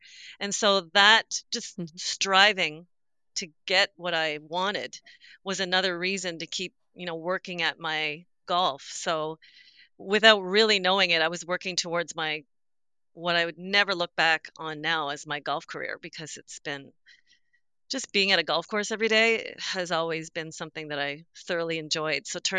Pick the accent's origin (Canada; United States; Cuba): Canada; also born or lived in Grand Cayman; As a Canadian with no winters, it was heavenly.